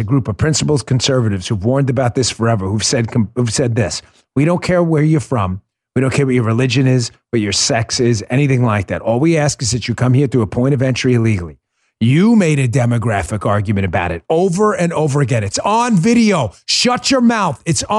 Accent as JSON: {"language": "English", "region": "New York", "country": "United States", "tie": "born or raised there", "said": "I remember NBC New York. I grew up in New York. My mother used to watch NBC News."}